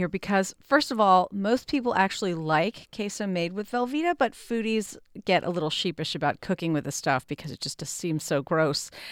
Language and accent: English; El Paso, Texas, United States; So you spent a fair amount of time in and around my hometown, which is El Paso, researching these recipes.